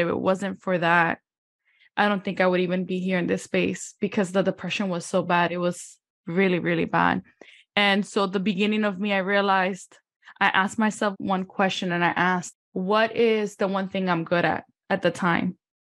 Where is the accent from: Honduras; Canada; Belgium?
Honduras; moved away; I was born and raised in Honduras, and I came here as an immigrant.